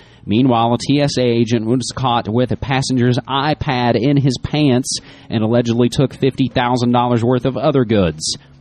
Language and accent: English; West Virginia, United States; gutting my hometown in Fayette County, West Virginia